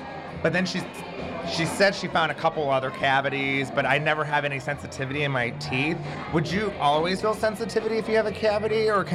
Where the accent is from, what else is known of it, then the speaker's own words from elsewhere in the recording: Warren, Ohio, United States; now in Lakewood, United States; No, I'm originally from the Warren area, but I live in the Cleveland area now.